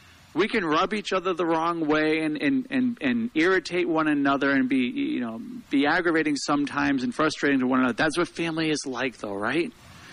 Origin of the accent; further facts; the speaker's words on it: New England, United States; You know, growing up in New England